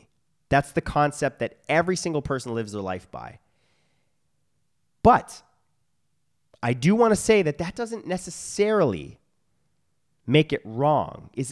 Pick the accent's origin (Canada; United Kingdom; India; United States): Canada; Now, I want to clarify here by saying I'm Canadian and I do not belong to any one political party